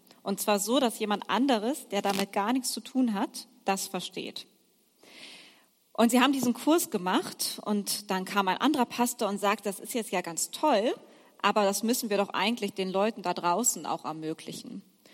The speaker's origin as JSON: {"language": "German", "region": "Hamburg", "country": "Germany", "tie": "born or raised there", "said": "Ich komme aus Hamburg, bin dort geboren und aufgewachsen, bin aber wirklich sehr viel unterwegs in Deutschland"}